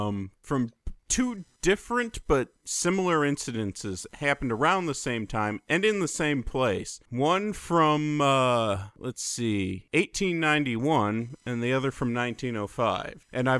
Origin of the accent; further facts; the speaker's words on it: United States; I say soccer because I'm American.